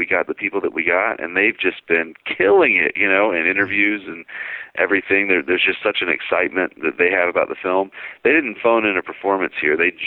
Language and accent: English; Alabama, United States; Also, we filmed the movie in Alabama, which is my home state